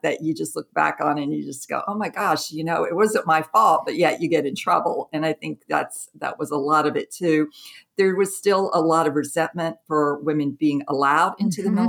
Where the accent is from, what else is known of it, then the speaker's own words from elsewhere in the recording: Jackson, Mississippi, United States; I grew up in the South in Jackson, Mississippi. So very much Southern, the Bible Belt, a lot of racial tension in that area. But yeah, it was Mississippi.